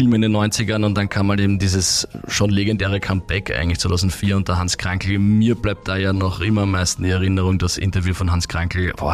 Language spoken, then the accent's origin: German; Austria; Da war man als Österreicher schon sehr stolz.